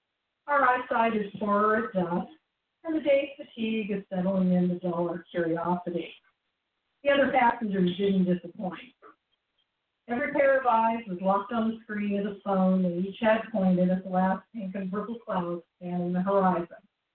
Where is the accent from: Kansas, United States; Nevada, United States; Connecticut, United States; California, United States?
Kansas, United States; But I'm out here from Kansas, and I want to thank everyone